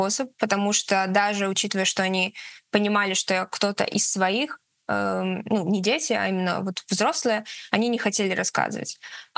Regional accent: Belarus; Я из Беларуси.

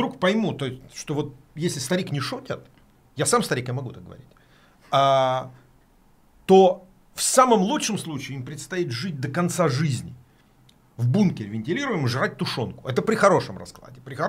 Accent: Russia; born there; Но мы родились в России, мы понимаем, что это значит.

